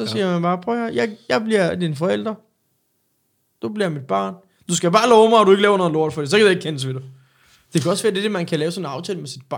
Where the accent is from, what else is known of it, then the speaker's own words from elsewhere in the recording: Turkey; Jeg er tyrker jo